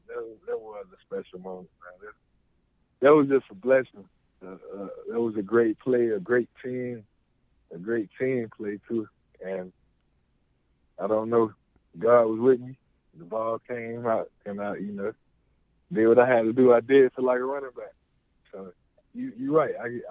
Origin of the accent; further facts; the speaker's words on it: Georgia, United States; Like, I'm from Georgia. No way I'm not going to play here at Georgia.